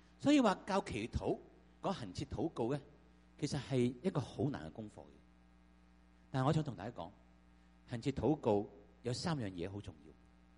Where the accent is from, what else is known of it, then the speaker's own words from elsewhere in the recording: Hong Kong; 即系我哋香港人咧，好心急嘅，知唔知啊？